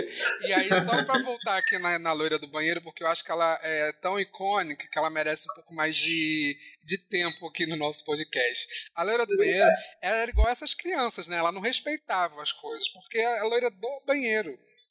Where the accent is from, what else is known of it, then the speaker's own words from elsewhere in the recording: São Paulo, Brazil; Eu, quando era criança lá em São Paulo